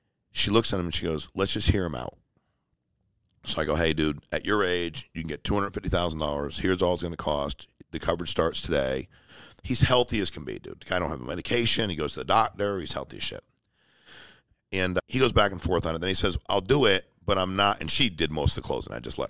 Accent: Connecticut, United States; I grew up in Connecticut. You put me back in Connecticut.

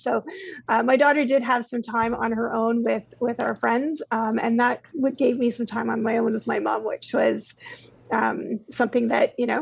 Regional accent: Toronto, Ontario, Canada; I grew up in Ontario. Born and bred in Toronto, you know, as they try to tell us it's the center of the universe, but it's not. But I grew up a city girl, but very much enjoyed traveling from a very young age all around the world.

